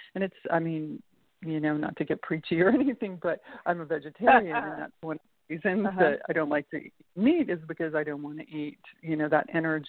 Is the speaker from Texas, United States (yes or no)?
yes; Houston, Texas, United States; I grew up in Houston, Texas, really